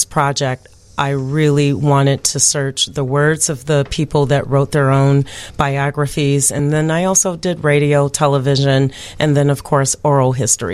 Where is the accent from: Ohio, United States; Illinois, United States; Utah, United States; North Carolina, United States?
Illinois, United States; Chicago; I think as a Chicagoan, I've always been fascinated with Chicago political theater.